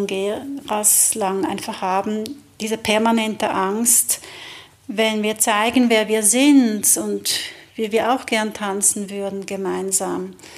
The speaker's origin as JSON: {"language": "German", "town": "Basel", "region": "Basel-Stadt", "country": "Switzerland", "tie": "born or raised there", "said": "in diesem Umfeld, wo ich groß geworden bin, also ich komme ja aus Basel, das ist sehr calvinistisch"}